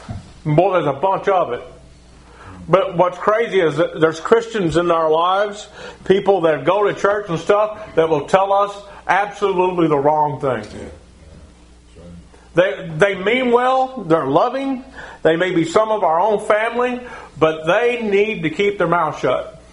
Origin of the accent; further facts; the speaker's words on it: Texas, United States; I guess it's because I'm a Texan.